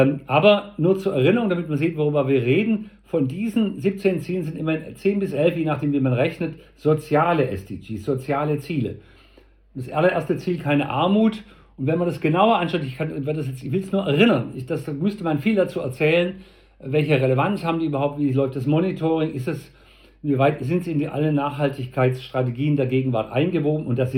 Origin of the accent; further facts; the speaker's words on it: Baden-Württemberg, Germany; für mich als Schwabe